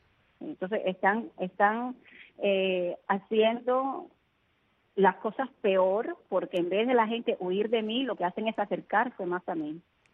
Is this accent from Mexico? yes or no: no; Cojímar, Havana, Cuba; yo soy de Cojímar, vivo en Cojímar